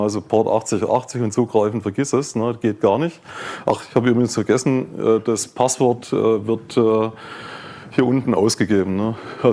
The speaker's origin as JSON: {"language": "German", "region": "Baden-Württemberg", "country": "Germany", "said": "ich bin Schwabe, Württemberger, wir sind sparsam."}